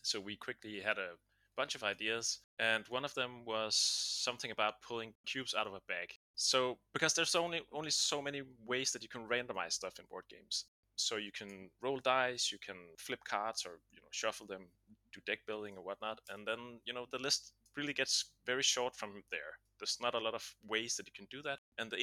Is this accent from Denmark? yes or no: yes; Denmark; Yeah, so I'm from Denmark